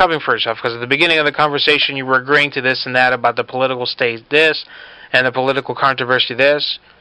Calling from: United States; Right, but I'm calling from America

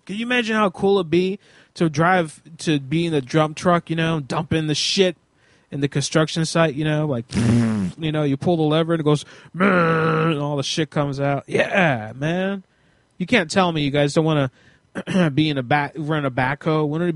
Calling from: Pennsylvania, United States; also born or lived in Las Vegas; Well, I'm calling from Central PA, you see, but I've got a cell phone. I moved out here a few years ago.

